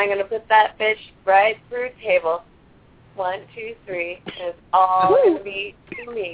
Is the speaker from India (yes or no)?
no; Canada; And that's one of the hard things of being Canadian.